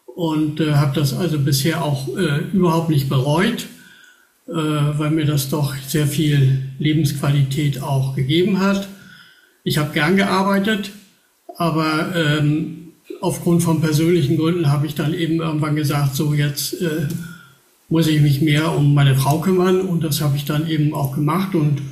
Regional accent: Hamburg, Germany; Und ich bin in Hamburg geboren, ich bin auch in Hamburg zur Schule gegangen, wohne aber jetzt schon seit 25 Jahren so ein bisschen außerhalb von Hamburg, aber auch nur ein paar Kilometer von der Landesgrenze entfernt.

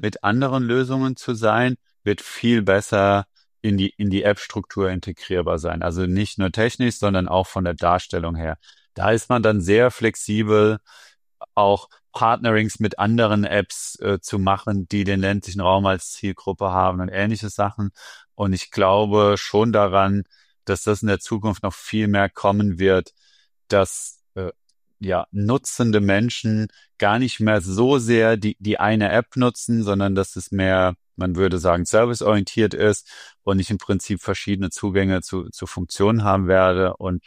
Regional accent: Ramstein-Miesenbach, Rhineland-Palatinate, Germany; also ich komme aus Ramstein-Miesenbach, beste Stadt in der Westpfalz. aber jetzt von der Struktur her schon auch so ein bisschen dörflicher, ja.

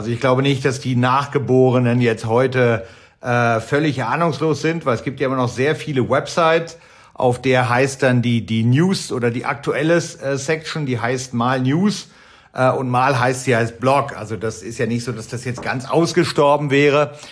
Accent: Detmold, North Rhine-Westphalia, Germany; also born or lived in Bielefeld; now in Zürich, Switzerland; ich bin in der Tat in Bielefeld geboren, aber in Detmold aufgewachsen. Das ist 25 Kilometer weg von Bielefeld.

